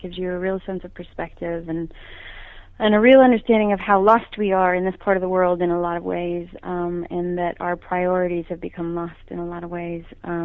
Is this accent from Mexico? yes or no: no; Canada; Yeah, very. Absolutely.